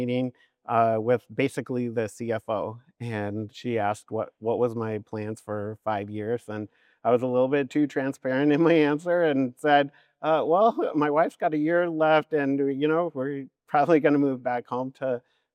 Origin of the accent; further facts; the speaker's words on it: Puyallup, Washington, United States; So I'm from Puyallup